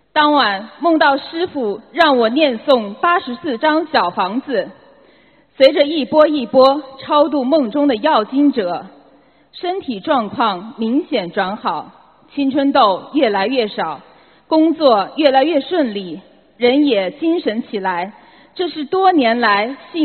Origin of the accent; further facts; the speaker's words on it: China; 我来自中国